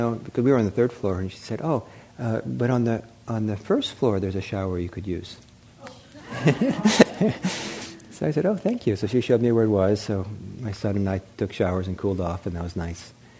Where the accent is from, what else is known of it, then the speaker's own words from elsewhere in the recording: Italy; I grew up in Italy, and half my growing up